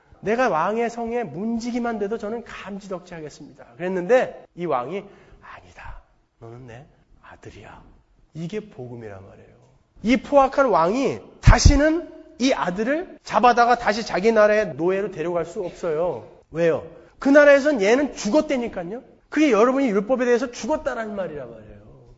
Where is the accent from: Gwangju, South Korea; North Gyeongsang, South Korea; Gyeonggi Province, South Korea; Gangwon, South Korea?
Gyeonggi Province, South Korea; Pyeongtaek; 경기도 평택군 청북면 삼계리 옹포, 이게 우리 고향이거든요.